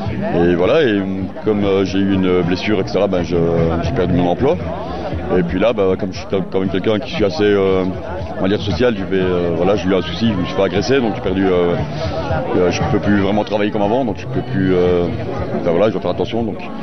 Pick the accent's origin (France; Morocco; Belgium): Belgium; Brussels, Brussels-Capital Region; parce que j'ai grandi à Bruxelles